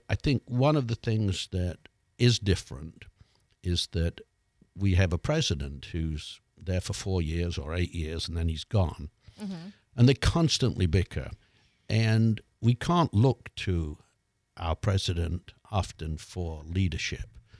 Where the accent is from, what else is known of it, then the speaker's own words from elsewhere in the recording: Derby, East Midlands, United Kingdom; I'm from a town called Derby. We pronounce it Derby.